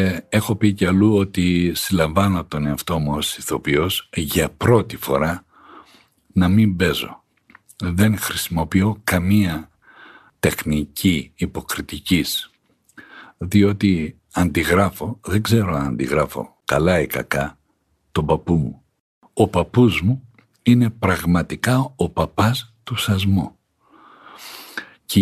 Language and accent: Greek; Anogia, Crete, Greece; είμαι από τα Νόγια, από τον Ορεινόμηλο πόταμο